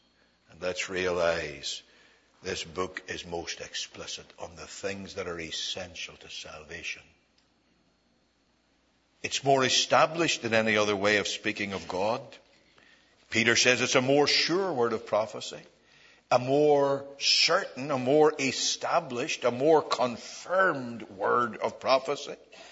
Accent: Ireland; I say that as an Irishman.

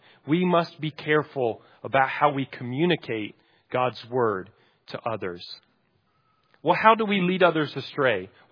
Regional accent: Texas, United States; And I'm from Texas. We especially don't like to be told what to do, right?

